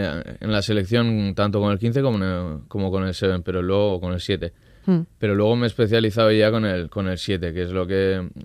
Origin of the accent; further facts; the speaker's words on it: Hernani, Basque Country, Spain; Yo soy de Hernani y vivo en Hernani.